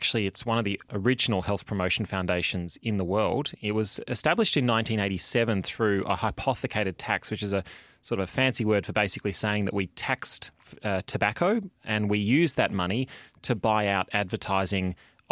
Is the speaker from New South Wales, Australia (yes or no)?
no; Melbourne, Victoria, Australia; Growing up in Australia, growing up in Melbourne